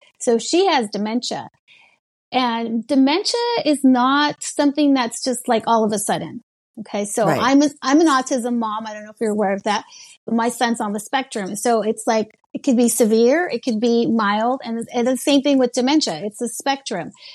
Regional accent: Lomita, California, United States; also born or lived in Torrance, United States; I was born in Torrance, California, raised in Lomita, which is like this very small town right next to, San Pedro.

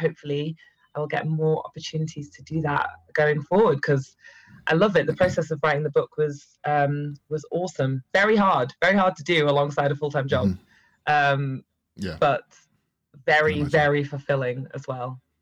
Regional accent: Manchester, North West England, United Kingdom; now in London, United Kingdom; she's always fuming about my London twangs in my accent. But I still very much see myself as a hardcore Mancunian. I've been in London nearly a decade now

